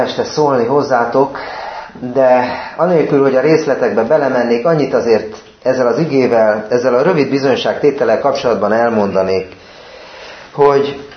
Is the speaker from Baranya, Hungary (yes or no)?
no; Budapest, Hungary; Belvárosban, Budapest belvárosában nőttem föl egy nagy társasházban